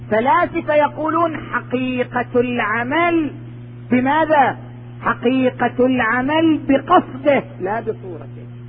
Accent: Qatif, Eastern Province, Saudi Arabia; والحمد لله الجمعية الخيرية عندنا بالقطيف في هذه السنوات الأخيرة

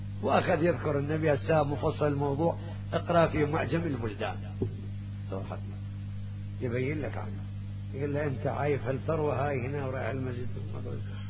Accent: Kufa, Najaf Governorate, Iraq; فالكوفة بلدتنا نحبها وتحبها.

